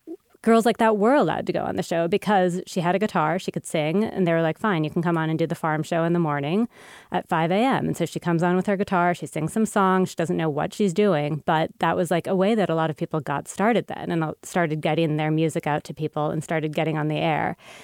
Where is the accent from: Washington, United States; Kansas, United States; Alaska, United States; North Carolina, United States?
Washington, United States; Seattle; I grew up in Seattle, been a country music fan since I was in high school